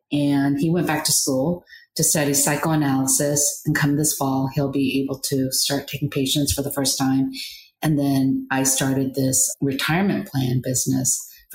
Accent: Claremont, California, United States; I grew up in Claremont, went to Claremont High, went to college in the Bay Area, and found my way through New York.

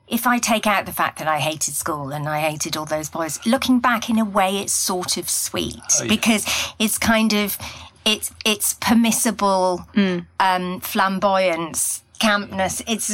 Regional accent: Wales, United Kingdom; I grew up in South Wales, went to comprehensive school

